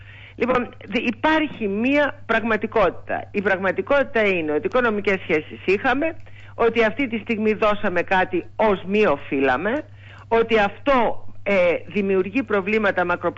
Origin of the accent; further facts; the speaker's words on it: Greece; Αλλά το ότι η χώρα μου, η πατρίδα μου